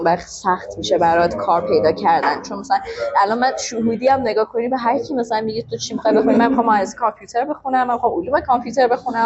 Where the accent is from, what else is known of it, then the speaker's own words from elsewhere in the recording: Iran; تهش من ایرانی ام، بالاخره تهش چی مملکت به دنیا اومدم، چالش پاسپورت آمریکا رو بگیرم چه چیز باز هم من تو اینجا به دنیا اومدم